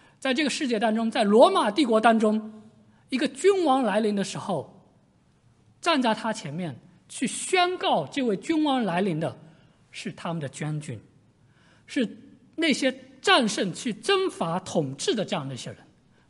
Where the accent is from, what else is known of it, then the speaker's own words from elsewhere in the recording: Zhejiang, China; 我来自浙江我老家是浙江，我小的时候是在农村长大的